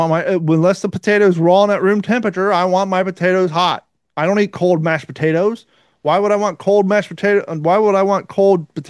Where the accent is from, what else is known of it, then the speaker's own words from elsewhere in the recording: Ohio, United States; accent: Ohio; I already had my Ohio accent.